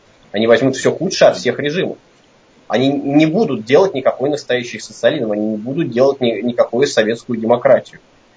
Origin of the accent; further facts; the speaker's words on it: Moscow, Russia; Я, как москвич, абсолютно не против.